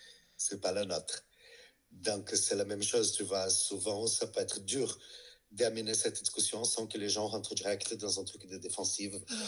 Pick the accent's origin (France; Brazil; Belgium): Brazil; même si je joue sur le fait que je suis brésilien